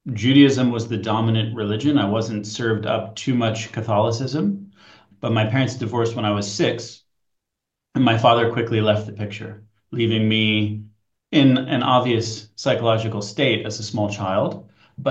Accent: United States; born there; I was born in the United States. to a Jewish mother from a very proudly kind of reform household

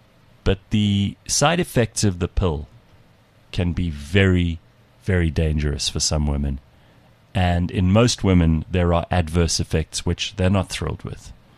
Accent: South Africa; And that we as South African taxpayers, we needed to pay for

